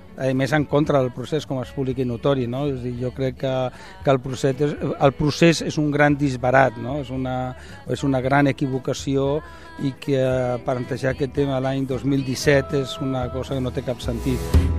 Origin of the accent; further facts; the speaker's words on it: Catalonia, Spain; now in Madrid, Spain; jo soc català, és a dir, jo sempre dic que ser català és la meva forma de ser espanyol, jo em sento desarraigat, aunque és veritat que aquí a Madrid la gent és molt acollidora